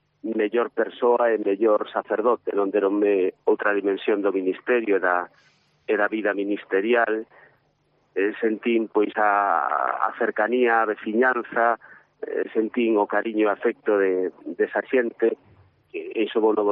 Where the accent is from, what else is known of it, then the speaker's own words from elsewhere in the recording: Redondela, Galicia, Spain; eu son de Redondela, non? Pero a miña familia, a miña nai, Souto Maior, a miña familia máis inmediata, vive ali